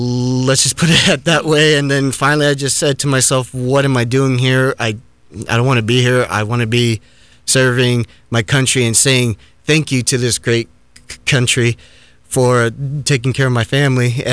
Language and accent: English; Sanford, Florida, United States; he moved us down here to Florida and started his own company. And I grew up in Sanford, Lake Mary. I went to high school at Lyman High School